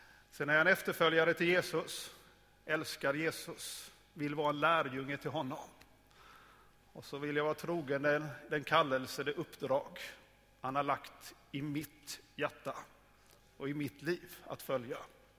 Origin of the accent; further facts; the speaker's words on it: Småland, Sweden; Jag är smålänning i botten. Det kanske hörs någonstans, eller?